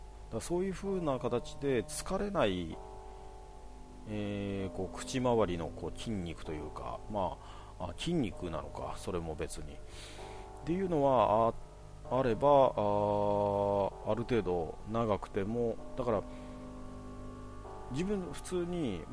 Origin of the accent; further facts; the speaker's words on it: Kanagawa, Japan; とりあえず関東、まあ自分神奈川ですけどは、当たり前のようにサクレは見ますね。